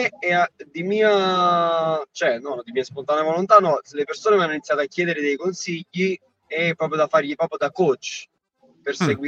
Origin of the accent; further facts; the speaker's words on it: Campania, Italy; stavano tornando dalle mie parti, diciamo in Cilento così